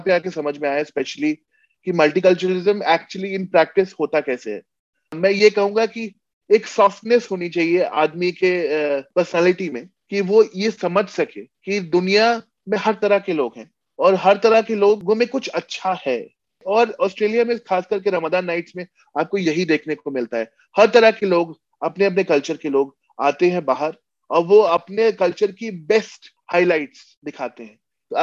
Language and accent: Hindi; Lucknow, Uttar Pradesh, India; now in Sydney, Australia; जो पुराना लखनऊ है जो मुझे याद है उसकी थोड़ी बहुत याद दिलाता है